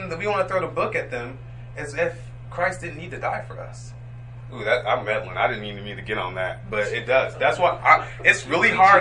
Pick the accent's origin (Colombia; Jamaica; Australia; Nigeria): Colombia; I'm from Columbia. And when I lived in Columbia, I was not a godly person by any means necessary.